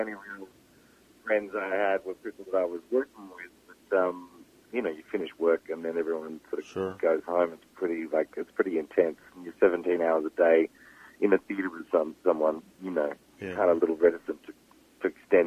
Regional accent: Melbourne, Victoria, Australia; now in New York, United States; I'm from Melbourne, Australia. I grew up there. I've lived a bunch of different places, but Melbourne's still very much my home. It's where all my family is.

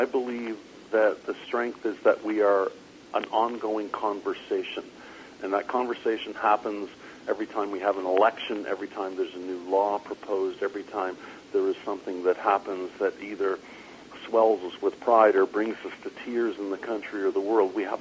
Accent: Ontario, Canada; It could well be, because I am from Ontario

